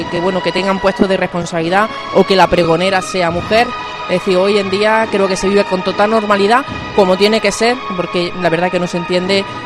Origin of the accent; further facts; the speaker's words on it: Granada, Andalusia, Spain; yo te voy a hablar como granadina.